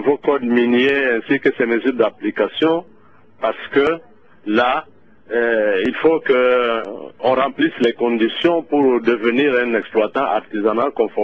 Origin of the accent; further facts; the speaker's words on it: Kindu, Maniema, DR Congo; et plus particulièrement à l'est de la République démocratique du Congo, chez nous à Kindu